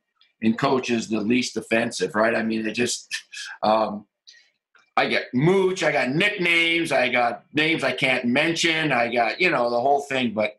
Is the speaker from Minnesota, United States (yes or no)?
no; Iron Mountain, Michigan, United States; He blew his knee out at Pine Mountain, all right, in my hometown of Iron Mountain.